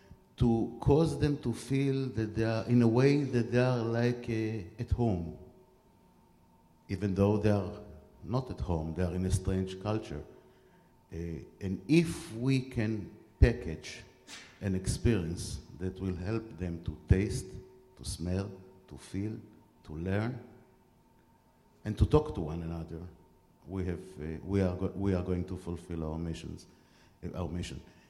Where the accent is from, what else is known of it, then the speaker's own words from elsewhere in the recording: United States; I'm an American tour operator specializing in Israel and in Central Europe.